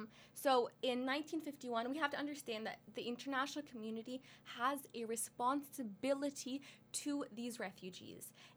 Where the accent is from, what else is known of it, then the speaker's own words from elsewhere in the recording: Canada; So just please remember, I am Canadian and I have so much privilege